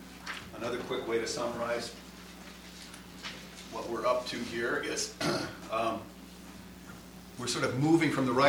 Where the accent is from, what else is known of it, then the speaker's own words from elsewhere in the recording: Chicago, Illinois, United States; I'm from Chicago.